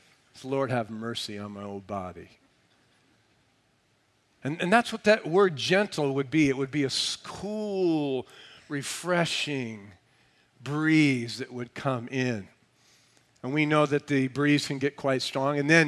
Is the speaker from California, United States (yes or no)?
yes; San Bernardino, California, United States; this inland valley we live in. I grew up in San Bernardino. It's farther inland. It gets very hot in the summer.